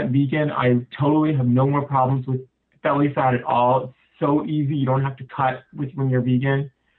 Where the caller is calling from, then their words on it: Germany; I'm calling from Germany.